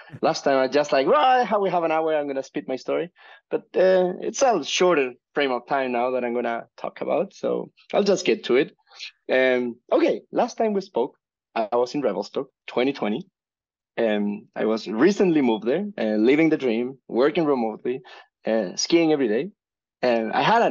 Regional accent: Chile; now in Norway; And I'm from Chile, by the way.

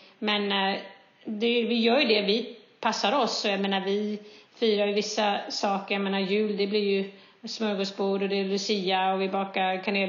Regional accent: Stockholm, Stockholm County, Sweden; now in United States; jag växte upp i Stockholm.

